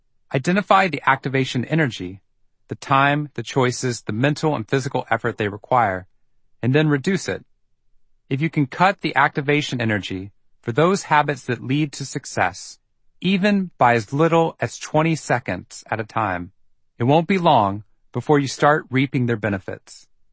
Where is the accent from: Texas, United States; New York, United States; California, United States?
Texas, United States; Waco; I was coming to the tail end of my 90 hours of volunteer firefighting training in my hometown of Waco, Texas.